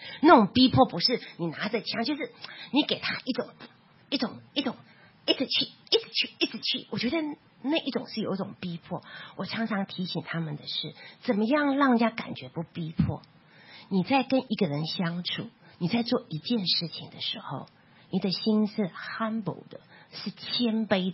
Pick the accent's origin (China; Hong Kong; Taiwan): Taiwan; 可是以我从台湾来看香港的时候，你们的教会在我就觉得是一个很大的教会了。